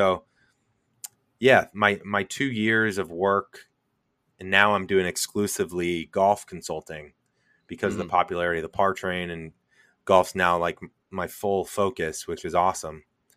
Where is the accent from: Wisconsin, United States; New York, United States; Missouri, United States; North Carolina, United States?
Missouri, United States; St. Louis; Because I was a big baseball player. I'm from St. Louis. I know you're in Chicago.